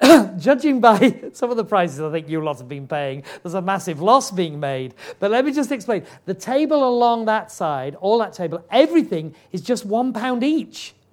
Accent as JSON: {"language": "English", "region": "Yorkshire and the Humber", "country": "United Kingdom", "said": "So being a Yorkshireman, always looking for a good bargain"}